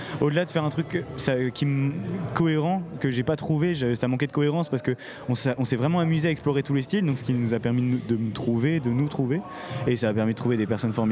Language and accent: French; Lorient, Brittany, France; nous, on vient de Lorient, donc évidemment, on voulait faire une release party à Lorient.